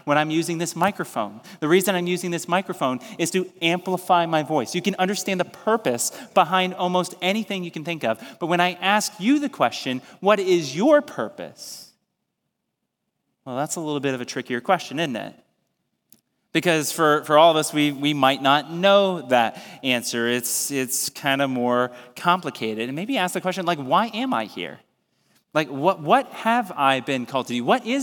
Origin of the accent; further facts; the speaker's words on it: Ohio, United States; now in Maine, United States; first moved to Maine, I'm originally from Ohio, if you didn't know that.